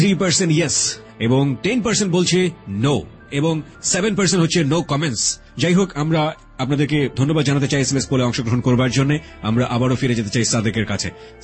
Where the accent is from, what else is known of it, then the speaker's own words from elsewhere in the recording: North Bengal, Bangladesh; আমি উত্তরবঙ্গের ছেলে